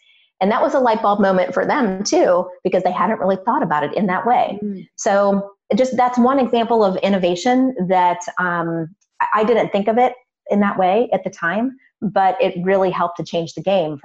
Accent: Cleveland, Ohio, United States; the local business journal for Cleveland, which is my hometown.

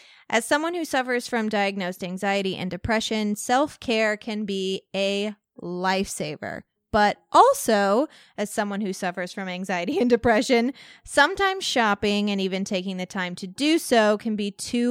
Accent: Walnut Hill, Illinois, United States; This was growing up in Walnut Hill, Illinois.

